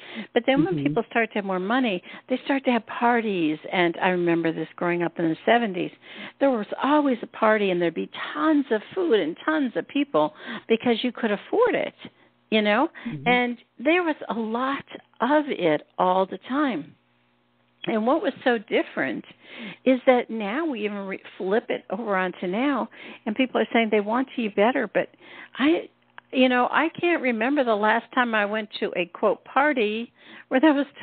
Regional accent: Pennsylvania, United States; I look back on history in the 50s, and I grew up in Pennsylvania. It was out in the mountains, and we had farmers, and that's how we ate.

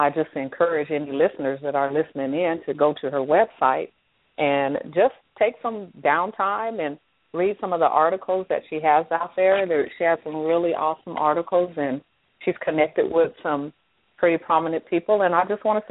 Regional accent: Rowlett, Texas, United States; I'm from Rowlett, Texas.

